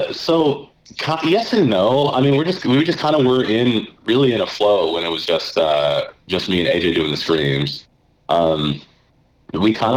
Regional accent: Seattle, Washington, United States; because they're Seattle and I'm from Seattle originally.

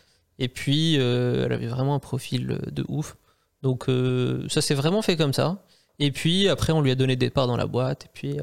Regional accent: Algeria; born there; moi, par exemple, je suis né en Algérie

